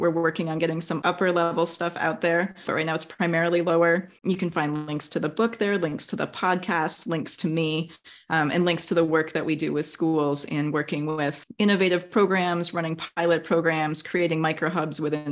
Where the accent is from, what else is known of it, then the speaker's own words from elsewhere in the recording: Wisconsin, United States; now in California, United States; I grew up in Wisconsin. You can't plant anything there in the winter